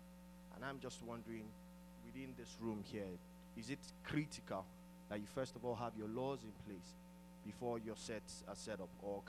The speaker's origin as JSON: {"language": "English", "country": "Nigeria", "said": "I'm from Nigeria."}